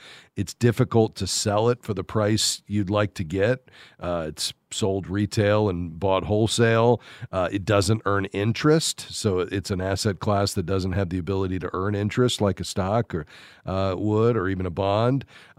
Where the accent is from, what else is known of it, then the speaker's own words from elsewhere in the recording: Florida, United States; I grew up not too far from that swampland, so I know it well. I'm from South Florida myself, so I've spent some time out there in the Florida Everglades.